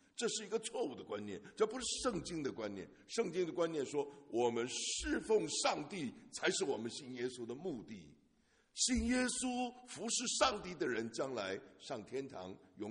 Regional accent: Beijing, China; born there; 我是江西老表，我的祖籍是江西，我生在北京，我从来没回过江西，我爸爸都没回过江西，他是生在英国的，这个，所以他一直都在北京的。

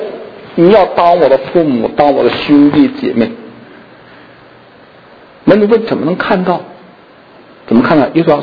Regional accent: China; now in United States; 我们中国人有一个很中国，就我们中国人有一个小的团体观念，有家族观念，有天下的观念，但却然没有一种社区观念，没有社区观念，社区观念。我们在美国生活

